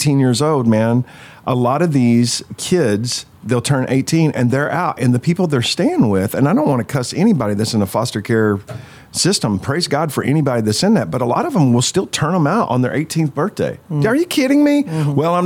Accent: Texas, United States; And we're all from Texas.

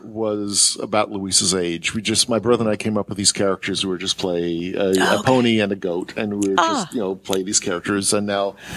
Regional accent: England, United Kingdom; I was born in England, I went to school in England, and we lived in both countries back and forth, which is why I've got no accent now, but if I moved back, I would.

